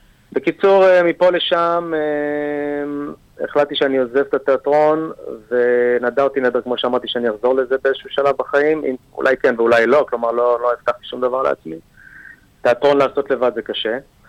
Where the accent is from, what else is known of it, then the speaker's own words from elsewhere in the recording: Netanya, Central District, Israel; וביום עצמאות הקרוב אני אגור 51 כבר. אני גדלתי בנתניה, בשכונה מאוד מאוד, ילדות של פעם כזו